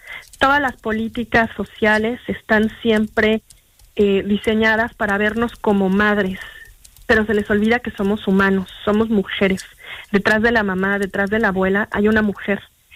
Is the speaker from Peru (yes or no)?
no; Mexico; tú Mariel como argentina y yo como mexicana